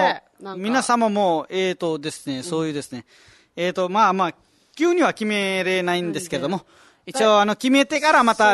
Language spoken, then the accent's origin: Japanese; Nepal; いや、やっぱり、うん、まあ、ネパール料理大好きです。 ね、 ネパール人だから。